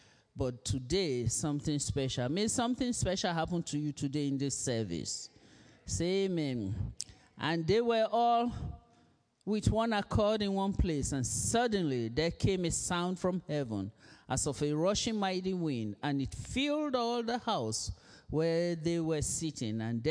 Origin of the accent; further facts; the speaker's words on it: Nigeria; accent: Nigerian; English is a second language; moved away; Just like I'm speaking now, you say, my accent is what? Nigerian. Even though I've lived here more than some of you were born.